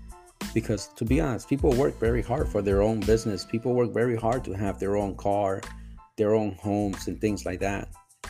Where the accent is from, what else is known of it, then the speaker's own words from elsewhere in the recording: United States; But again, that is the beauty of being an American.